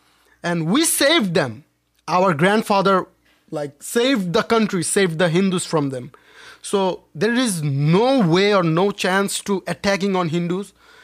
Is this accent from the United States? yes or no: no; Dhaka, Dhaka Division, Bangladesh; from Puran Dhaka, representing my country, Bangladesh, in front of everybody in every country.